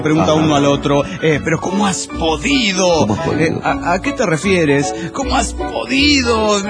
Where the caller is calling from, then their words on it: Calchaquí, Argentina; de Calchaquí, Argentina.